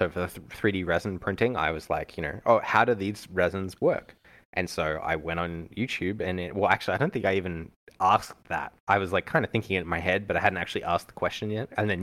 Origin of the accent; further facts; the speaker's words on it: Australia; So, like, growing up in Australia, yeah, everything was centimeters and kilometers and meters, except when it was people's height and weight.